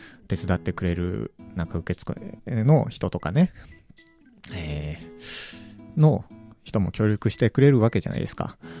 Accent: Akita, Japan; 自分は地元秋田県なんですけども、

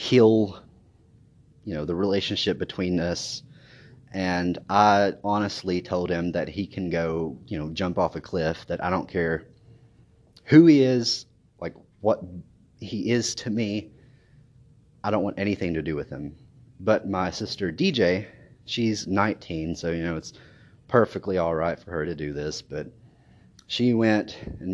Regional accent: Paintsville, Kentucky, United States; I'm from Paintsville. I'm 23.

